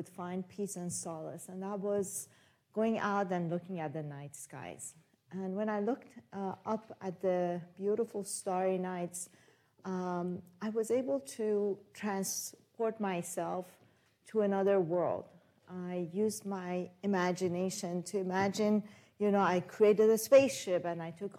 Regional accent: Mashhad, Razavi Khorasan, Iran; English is a second language; moved away; long, long time ago in a country far, far away in Iran, in the second largest city in Mashhad. And growing up in Iran, I saw many changes throughout my life.

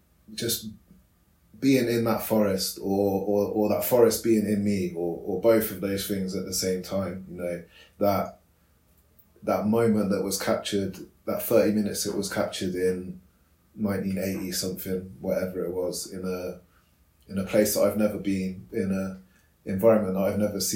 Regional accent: Oxford, South East England, United Kingdom; I'm an artist from Oxford.

